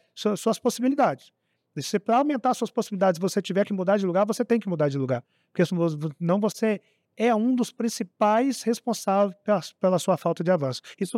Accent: Pitanguinha, Brazil; born there; Eu nasci em Pitanguinha, uma cidade de 25 mil pessoas, e quando eu surgi aos olhos da grande multidão, eu estava no Rio de Janeiro.

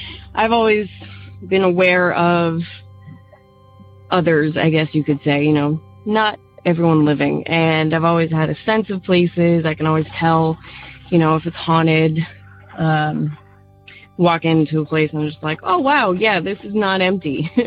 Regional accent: Worcester, Massachusetts, United States; I'm originally from Worcester, Mass.

